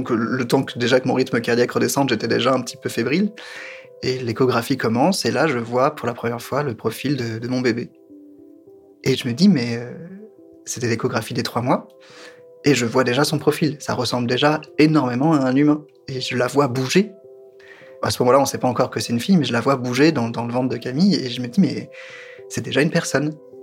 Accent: France; Camille est italienne, Vi est néerlandaise et que je suis français, et qu'entre nous, en tant qu'adultes, on se parle en anglais.

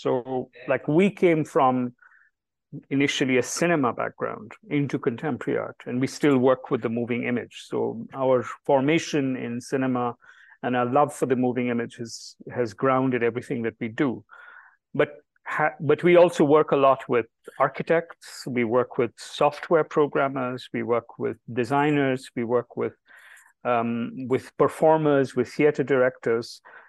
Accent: Delhi, India; But Jibesh and I, born and raised in Delhi, and we received our education entirely in Delhi, so we are very Delhi people.

